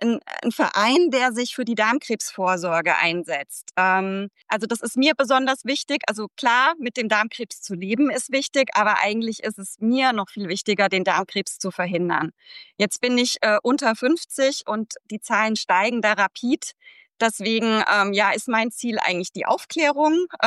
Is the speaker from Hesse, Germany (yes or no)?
yes; Hesse, Germany; ich habe zum Glück über Aschaffenburg den Weg zur ILCO gefunden, auch als Hessin.